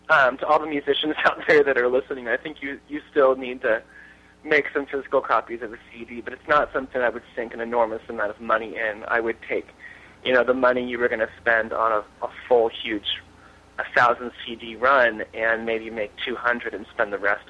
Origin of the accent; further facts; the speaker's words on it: California, United States; was happening in California, which is my home state